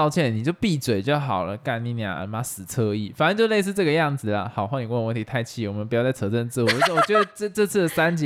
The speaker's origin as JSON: {"language": "Chinese", "country": "Taiwan", "said": "对，我是台湾人。"}